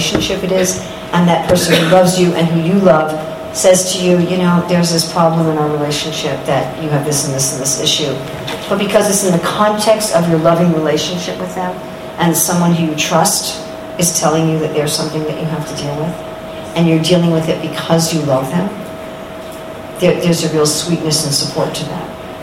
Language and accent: English; United States; You know, I'm American, I pretty much like America, but I don't like everything about America.